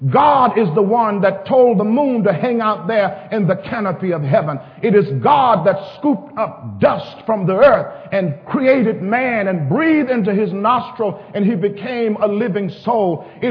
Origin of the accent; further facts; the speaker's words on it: Millington, Tennessee, United States; And so now I proudly tell people I'm from Millington, and I was in choir with … uncle, John Timberlake, and we're from Millington.